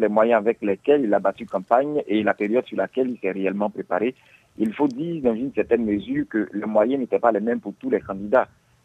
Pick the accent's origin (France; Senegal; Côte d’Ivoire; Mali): Côte d’Ivoire; en tant qu'Ivoirien, je dirais comme tous les autres Ivoiriens, je suis personnellement satisfait.